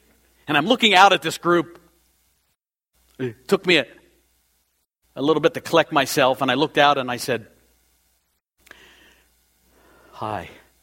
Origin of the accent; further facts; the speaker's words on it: United States; I grew up in Pagansville, USA. I'm as solid a pagan as America produced.